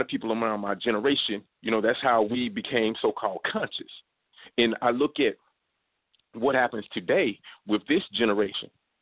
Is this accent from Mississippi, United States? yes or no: yes; Mississippi, United States; Even though, you know, me growing up in Mississippi, I you know, there's certain things that were just obvious, certain things we just knew.